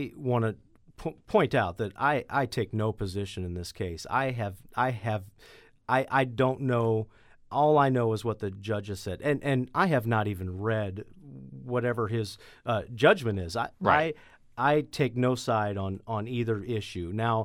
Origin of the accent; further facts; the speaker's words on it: Chesterfield, Missouri, United States; I grew up in Manchester, Chesterfield area, mean streets of Chesterfield.